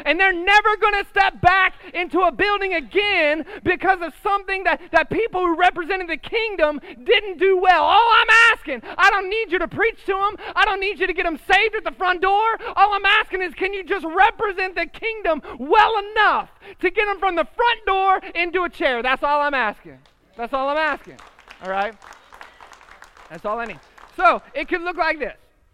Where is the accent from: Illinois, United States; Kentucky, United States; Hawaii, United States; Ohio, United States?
Ohio, United States; Columbus; now in Houston, United States; I know in Houston, we got people from all over the place. This took me a minute to learn because I'm from Columbus.